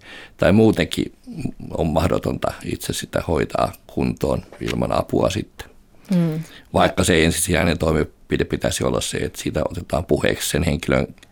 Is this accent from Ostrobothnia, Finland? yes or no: no; Helsinki, Uusimaa, Finland; Ne äänet, mitkä tuli suurperheestä ja rappukäytävässä, niin kuin meillä Roihuvuodessa oli yli 20kin lasta, mutta ei kukaan sitä hirveästi välittänyt sitä melusta silloin.